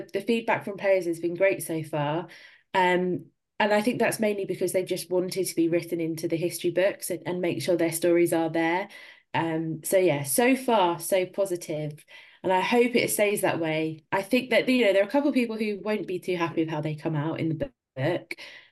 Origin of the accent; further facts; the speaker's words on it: New Zealand; I think being a New Zealander coming from the men's game